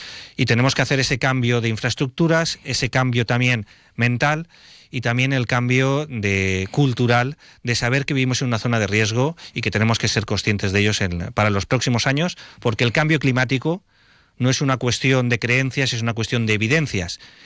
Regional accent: Valencian Community, Spain; yo les contaba que en mi pueblo todo el mundo cogía el coche y lo subía.

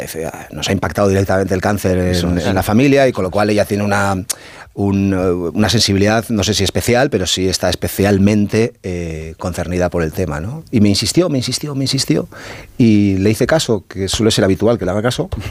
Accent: Basque Country, Spain; Bueno, yo cuento esto con naturalidad, insisto, aún siendo vasco, porque no hace falta ser vasco para tener pudor en contar estas cosas

